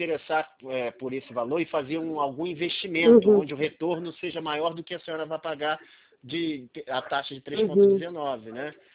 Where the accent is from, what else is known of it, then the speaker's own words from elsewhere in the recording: Cabo Frio, Rio de Janeiro, Brazil; Eu sou de Cabo Frio, estou fazendo um trabalho de home office.